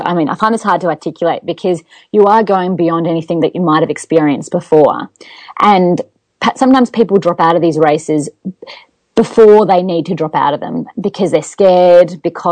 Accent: Australia; And being an Australian, I thought, okay, that doesn't sound good.

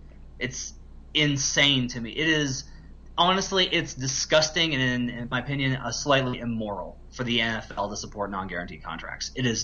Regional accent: Arkansas, United States; I'm from Arkansas, so I would faint if that happened.

